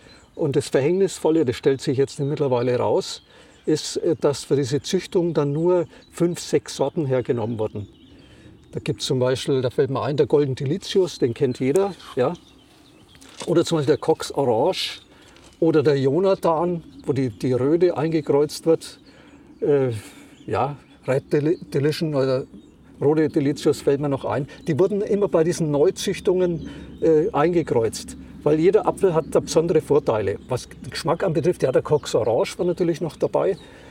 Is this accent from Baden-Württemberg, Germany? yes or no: no; Bavaria, Germany; ich komme aus Unterfranken, wo es viel Obst gab